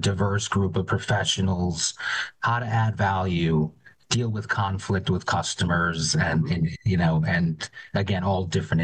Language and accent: English; Scranton, Pennsylvania, United States; I'm from Scranton, Pennsylvania, second of four, two sisters, one older brother.